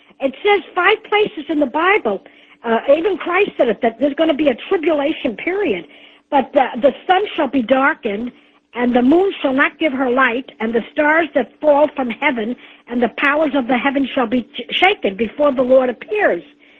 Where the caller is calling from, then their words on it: Milwaukee, Wisconsin, United States; I'm calling from Milwaukee.